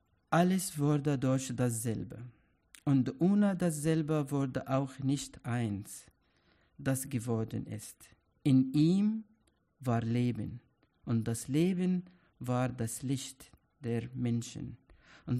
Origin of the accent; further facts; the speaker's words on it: Egypt; Ich komme aus Ägypten. Meine Vorfahren, die Pharaonen, haben es geliebt, Geschichten zu erzählen.